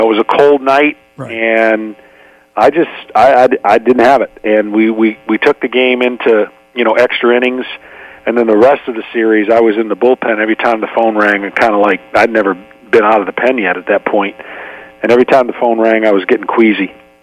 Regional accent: Michigan, United States; moved away; And go figure, I grew up in Michigan. And I never had the issue, and then I got to Georgia, and of course the heat and everything about living down here

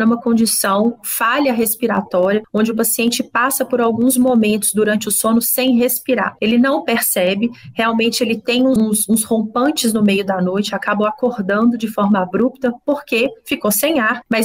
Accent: Belo Horizonte, Minas Gerais, Brazil; eu sou de Belo Horizonte.

